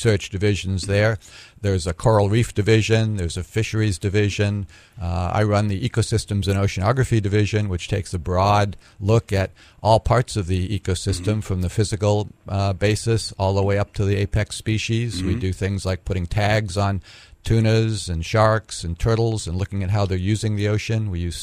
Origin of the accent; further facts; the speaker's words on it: East Coast, United States; Well, I grew up on the East Coast, mm-hmm. and kept moving westward.